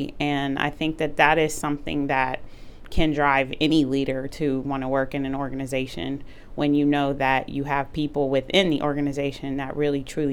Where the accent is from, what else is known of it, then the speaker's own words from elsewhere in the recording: Columbus, Ohio, United States; also born or lived in Stamford, Connecticut; now in Marion, United States; Yeah, I'm actually born and raised in Columbus, Ohio. Lived there for 40 years, and then I did move to Stamford, Connecticut, which is where I was an assistant superintendent before coming here.